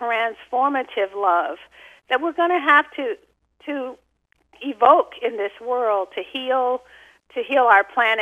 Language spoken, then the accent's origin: English; Kentucky, United States; no one ever mentioned that I was from Kentucky.